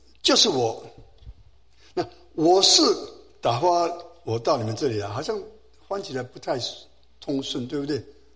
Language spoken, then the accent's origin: Chinese; China; now in United States; 他们就像好像我们中国人到美国了以后呢，以及我们第二代第三代都不讲中文，对不对？都讲英文